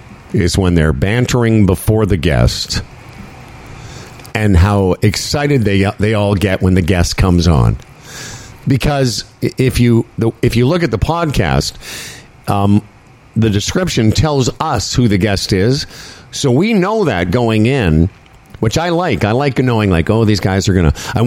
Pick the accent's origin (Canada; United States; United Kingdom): Canada; Moose Jaw, Saskatchewan; Well, other than the fact that I'm from Moose Jaw